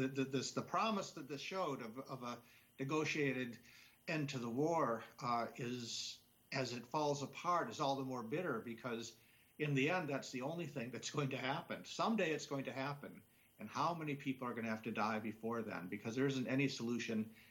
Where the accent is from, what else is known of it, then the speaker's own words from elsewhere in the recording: United States; And as an American, my apologies are just so heartfelt